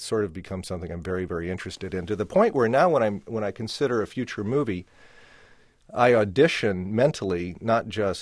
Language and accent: English; Omaha, Nebraska, United States; the first three features I did were set in Omaha, and I was trying my hometown, and I was trying to grasp something about Omaha.